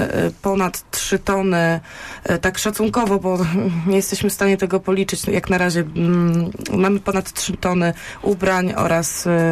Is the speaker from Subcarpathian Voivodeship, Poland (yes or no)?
no; Poznań, Greater Poland Voivodeship, Poland; Jestem ciepłą poznańską pyrą